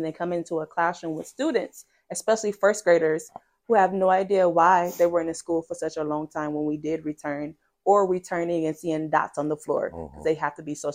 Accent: South Bend, Indiana, United States; I'm from South Bend, Indiana.

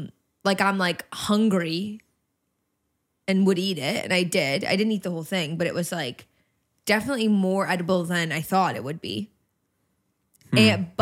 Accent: Canada; Hi, I'm Canadian.

